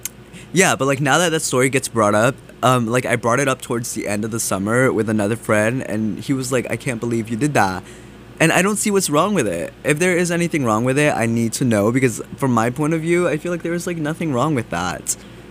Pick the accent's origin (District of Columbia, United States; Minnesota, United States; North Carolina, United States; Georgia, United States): North Carolina, United States; Because I'm not from Raleigh. I'm from another part of North Carolina.